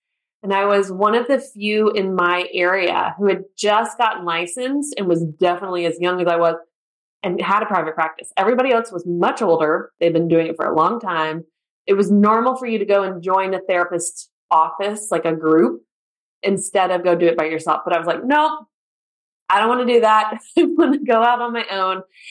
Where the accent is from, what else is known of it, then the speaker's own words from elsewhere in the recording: United States; now in Germany; I grew up in the States. I live in Germany now, so that's why I have to point out I grew up in the States. Military kid, constantly moving every 2 to 3 years.